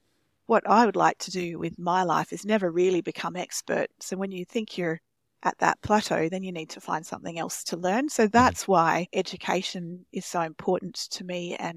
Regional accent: Western Australia, Australia; growing up in Australia, you could throw me in the pool and I could swim

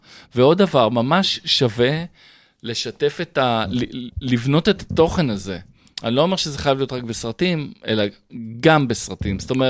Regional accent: Holon, Tel Aviv District, Israel; אני גדלתי מטר מבית קולנוע.

